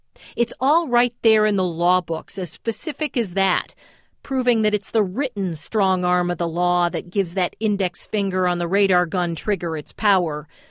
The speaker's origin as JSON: {"language": "English", "town": "Detroit", "region": "Michigan", "country": "United States", "tie": "born or raised there", "said": "I grew up in Detroit, where we make cars."}